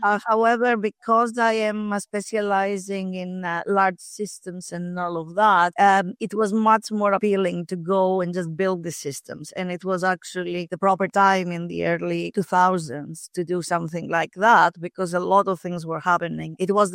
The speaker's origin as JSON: {"language": "English", "country": "Greece", "tie": "born or raised there", "moved": "as an adult", "said": "I was born and raised in Greece. And I did my first degree in Greece, in one of our best universities in there, and in engineering, of course."}